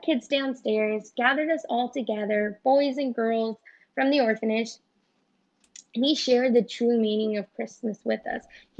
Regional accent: San Antonio, Texas, United States; now in Seattle, United States; I'm originally actually from Seattle, originally from San Antonio, Texas, but I live in Seattle. However, I'm down in Florida working for a little bit right now.

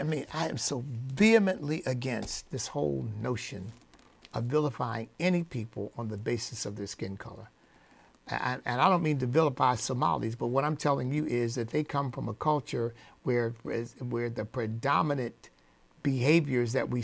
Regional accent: United States; because I'm an American. My flag gets my first respect.

